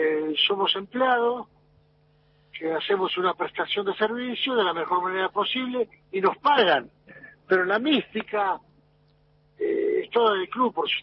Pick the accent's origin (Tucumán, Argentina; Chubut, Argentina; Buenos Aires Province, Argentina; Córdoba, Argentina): Buenos Aires Province, Argentina; San Miguel del Monte; yo en el verano me quedo en San Miguel del Monte, mi ciudad natal, por el calor y todo eso.